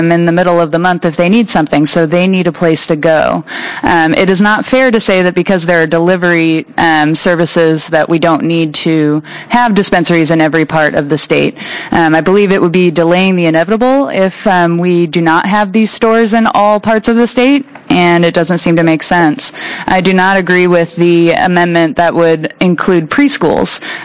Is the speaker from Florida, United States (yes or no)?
no; Portland, Oregon, United States; I'm from Portland.